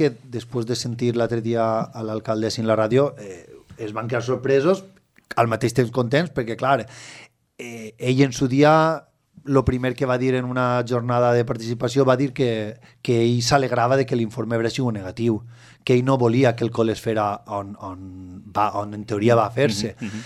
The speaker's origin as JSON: {"language": "Catalan", "town": "L'Alqueria", "region": "Valencian Community", "country": "Spain", "tie": "born or raised there", "said": "jo soc de l'Alqueria de tota la vida"}